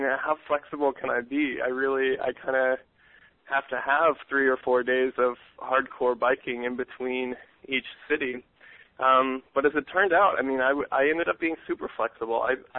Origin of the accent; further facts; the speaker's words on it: Ashland, Virginia, United States; And I rode in between Ashland and Richmond, Virginia, which is where I grew up in Ashland.